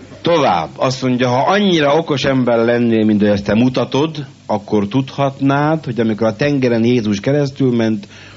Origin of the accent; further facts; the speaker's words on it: Kőbánya, Budapest, Hungary; born there; Apám Rácalmáson született parasztgyerek. Én születtem Kőbányán.